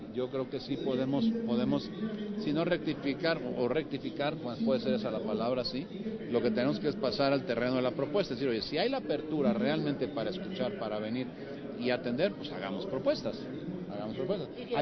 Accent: Mexico; al final todos somos mexicanos y todos tenemos el riesgo de tener eventos en seguridad.

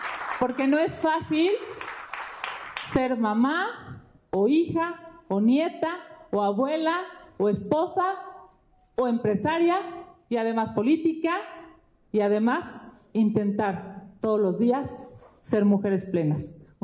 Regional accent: Mexico City, Mexico; soy senadora chilanga

